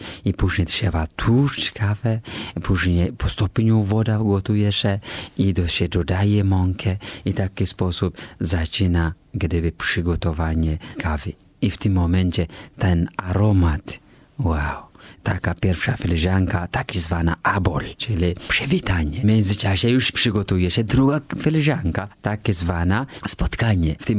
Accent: Mikora, South Ethiopia, Ethiopia; born there; Polish is a second language; Ja pochodzę z Etiopii. Urodzony jestem w małej miejscowości Mikora w diecezji Hosana, południowej Etiopii.

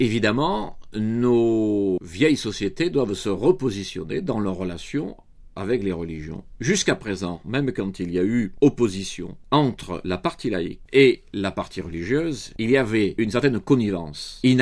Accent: France; Chez nous, en France, c'est une toute autre manière

